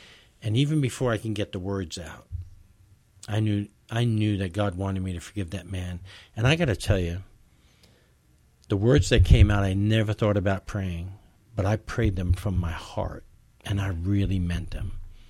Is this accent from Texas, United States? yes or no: no; New York, United States; You know, I'm a New Yorker. New Yorkers don't get upset at people cutting each other off, you know, things like that.